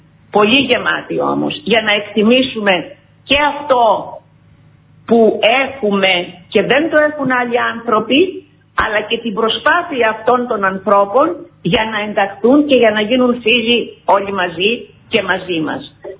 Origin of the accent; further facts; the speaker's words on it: Karditsa, Thessaly, Greece; now in Damoulianata, Greece; που λένε στην πατρίδα μου, στην καρδίτσα.